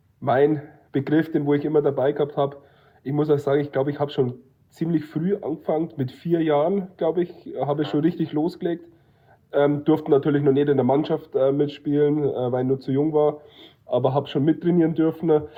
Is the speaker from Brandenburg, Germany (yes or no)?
no; Bavaria, Germany; ich komme aus der Nähe von München